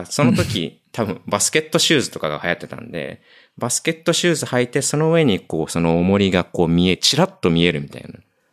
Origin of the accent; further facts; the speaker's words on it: Chiba, Japan; 僕千葉県出身なんですけど、千葉県のすごいヤンキーが多い中学校に通ってたことがあって、